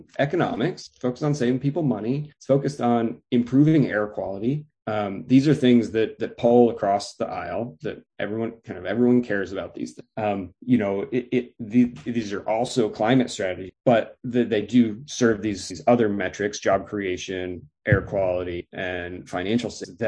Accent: Indiana, United States; ran into the senator from my home state of Indiana, who's a Republican.

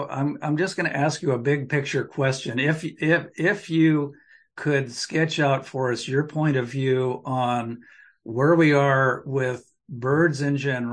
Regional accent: Oregon, United States; I grew up in Southern Oregon, where we used to have beautiful truck farms with incredible vegetables every summer, including tomatoes, and those tomatoes are all gone.

